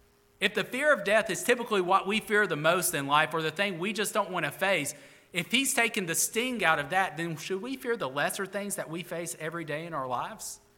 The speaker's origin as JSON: {"language": "English", "town": "Florence", "region": "Alabama", "country": "United States", "said": "You know, I'm from Florence, Alabama, you know. Nobody knows where that is until I became pastor here, you know."}